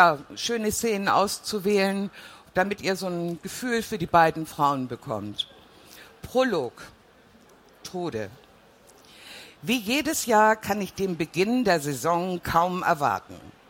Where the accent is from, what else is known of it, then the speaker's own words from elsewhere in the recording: Hamburg, Germany; born there; Ostsee ist meine zweite Heimat. Als gebürtige Hamburgerin gehört das dazu. Da fährt man eine Stunde. Da habe ich als Kind jedes Wochenende verbracht.